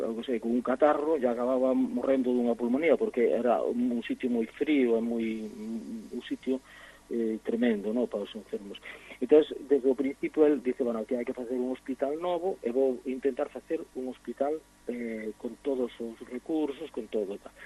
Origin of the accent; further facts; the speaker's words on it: Os Oscos, Asturias, Spain; recolle lendas e relatos de da zona onde son eu, que son dos Oscos.